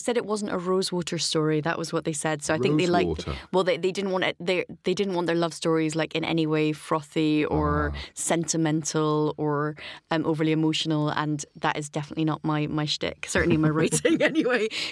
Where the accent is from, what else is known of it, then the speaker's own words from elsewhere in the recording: Aberdeen, Scotland, United Kingdom; born there; I was born in Aberdeen to a matriarchal clan of fishwives and fishermen.